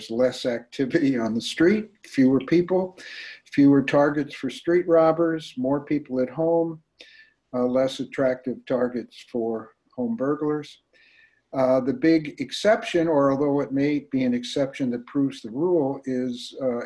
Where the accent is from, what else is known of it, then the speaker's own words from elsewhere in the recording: St. Louis, Missouri, United States; No, I grew up in St. Louis.